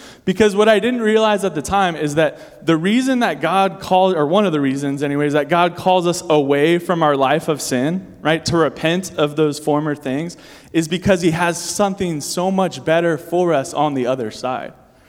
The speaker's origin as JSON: {"language": "English", "country": "United States", "tie": "born or raised there", "said": "growing up in America, I never even thought about that, right?"}